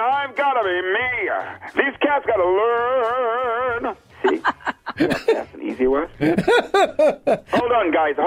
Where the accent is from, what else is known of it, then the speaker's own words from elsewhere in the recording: United States; You know, because I grew up with the best of the best. I grew up in America. That's the best of the best.